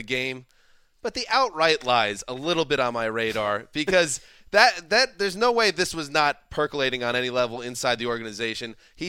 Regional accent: New York, United States; it's surprising as a New Yorker who always watched the Giants do things right for decades and decades of my lifetime

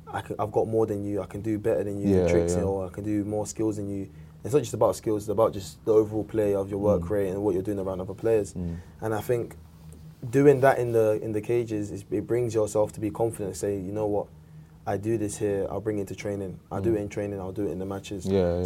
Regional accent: South London, London, United Kingdom; No, I think growing up in South London is like, for me, it was like a massive feeling. Like, obviously, I've been there all my life.

